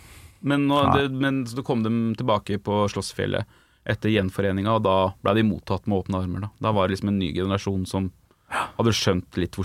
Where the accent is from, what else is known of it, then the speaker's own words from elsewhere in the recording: Tønsberg, Vestfold, Norway; Tønsberg.